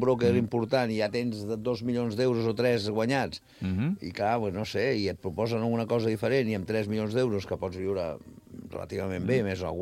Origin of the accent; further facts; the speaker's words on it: Sant Quintí de Mediona, Catalonia, Spain; jo vaig aprendre aquesta paraula aquí, quan era petit a Sant Quintí.